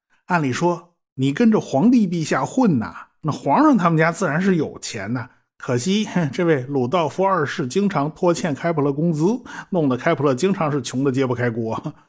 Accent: China

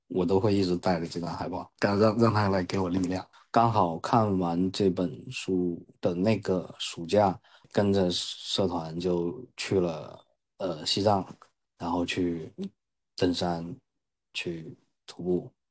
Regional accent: South China, China; 因为我成长在南方嘛，一个小城里面，然后我们那儿就有很多人骑摩托车，我从小就骑摩托车

